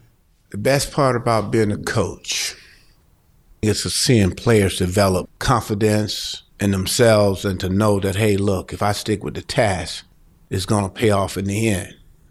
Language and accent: English; Cleveland, Mississippi, United States; I grew up in Cleveland, Mississippi. It's a small town. During the area when I grew up, it was kind of like black side of town, white side of town.